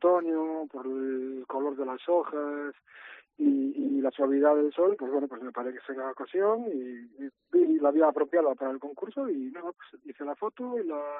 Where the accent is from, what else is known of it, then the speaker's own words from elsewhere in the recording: Galicia, Spain; Vale, mire, yo soy gallego, ¿vale? Pero por circunstancias laborales, bueno, trabajé durante 8 años en Balcanás.